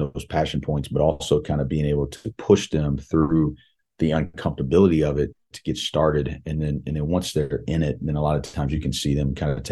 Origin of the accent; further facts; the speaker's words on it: Columbia, South Carolina, United States; And, you know, going back to growing up in Columbia, you know, Barkley Radebaugh was an assistant at South Carolina when I was a kid.